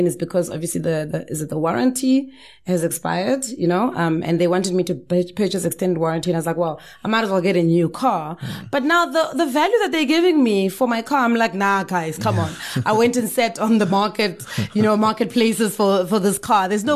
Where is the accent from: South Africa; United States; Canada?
South Africa; Bushbuckridge, Mpumalanga; I probably check my tires because I'm from Bushbuck Ridge, right?